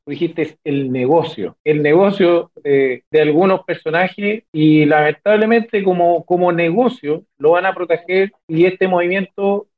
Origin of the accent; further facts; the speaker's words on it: Osorno, Los Lagos, Chile; also born or lived in Temuco / Puerto Montt; soy oriundo de Osorno, pero me moví entre Temuco y Puerto Montt. Y yo en el año 2000 vivía en Metrenco, al lado de Temuco.